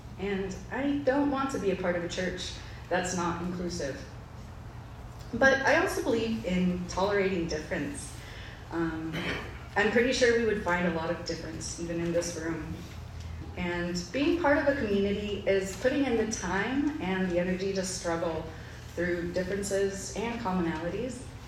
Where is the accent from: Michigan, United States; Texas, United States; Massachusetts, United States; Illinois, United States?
Illinois, United States; born there; also born or lived in Bolivia; While I was born in Illinois, my first childhood memories were from our 5 years in Bolivia through MCC.